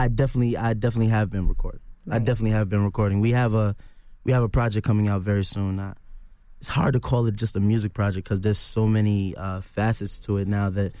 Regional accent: Stapleton, New York, United States; Especially growing up in Stapleton, in the projects and all of that stuff, like seeing how it literally came from the kids that grew up just like me.

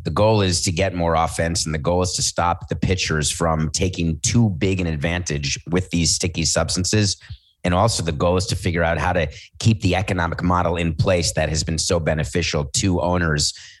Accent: New York City, New York, United States; I have, because I grew up in New York City, so I feel like I have been in more buildings.

